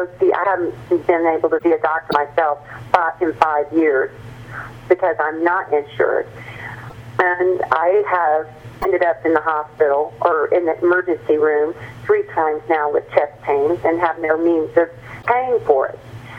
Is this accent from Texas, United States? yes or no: yes; Texas, United States; Now, I grew up in South Texas. I have lived in rural areas